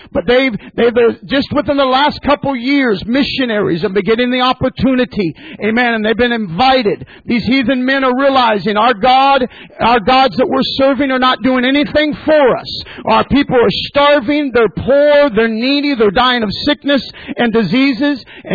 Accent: Manchester, New Hampshire, United States; My home church up in New Hampshire, we're from Manchester, New Hampshire.

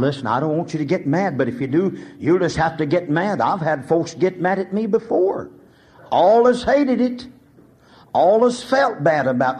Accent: Oklahoma, United States; Now, I was raised in Oklahoma, and I know nearly everything down there.

